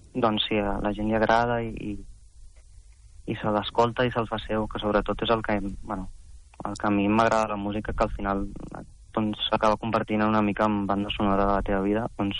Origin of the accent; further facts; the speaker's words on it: Vidreres, Catalonia, Spain; El 12 d'abril, a Vidreres, al meu poble, farem un concert de presentació